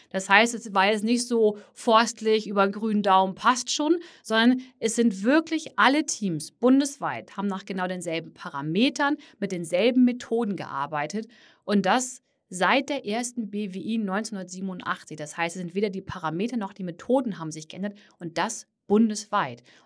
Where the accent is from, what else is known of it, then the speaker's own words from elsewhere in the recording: Schleswig-Holstein, Germany; born there; und ich ja gebürtig aus Schleswig-Holstein